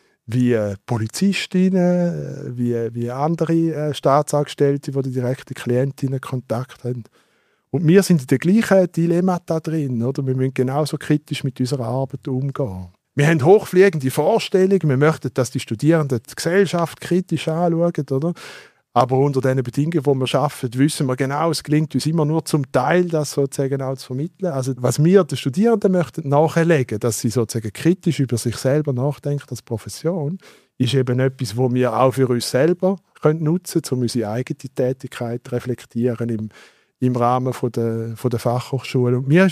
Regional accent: Eastern Switzerland, Switzerland; Ich bin in einer Ärztefamilie auf dem Land aufgewachsen, in der Ostschweiz

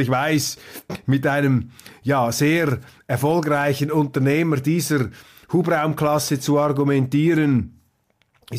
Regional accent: Zurich, Switzerland; als Zürcher sollte man sich ohnehin da nicht allzu stark aus dem Fenster hinauslehnen

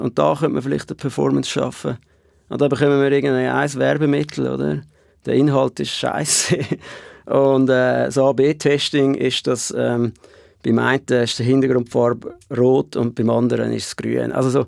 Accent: Switzerland; als ein Schweizer

